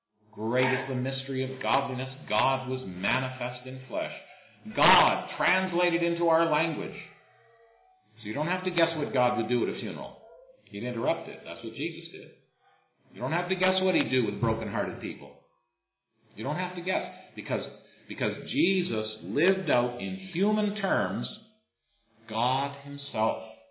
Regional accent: Scotland, United Kingdom; Mister, I'm a Scotsman. Long line of Scotsmen.

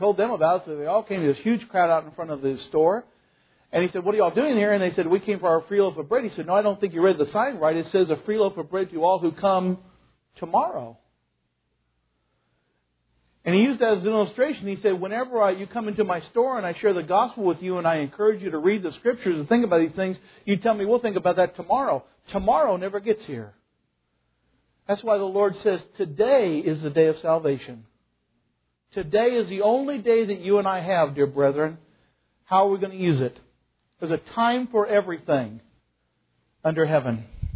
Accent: Boonville, United States; In my hometown of Boonville, there's this wonderful bread store right on Main Street.

